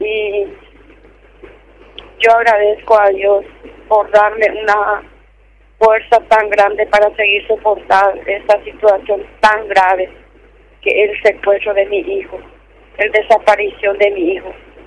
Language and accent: Spanish; Paraguay; como paraguayo